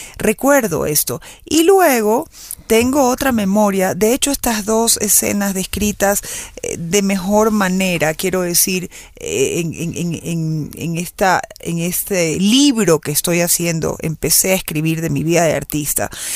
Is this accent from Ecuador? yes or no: yes; Machala, El Oro, Ecuador; porque al haber vivido parte de mi infancia en Machala, por ejemplo, donde, si bien es cierto, es una ciudad, por supuesto, muy querida para mis padres y para nosotras, yo no iba mucho